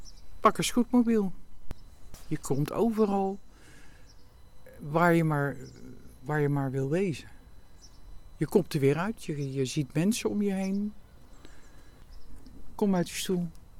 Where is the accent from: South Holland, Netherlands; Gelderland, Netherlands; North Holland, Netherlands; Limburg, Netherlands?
South Holland, Netherlands; Rotterdam; Ik kan lekker ruzie maken als Rotterdammer.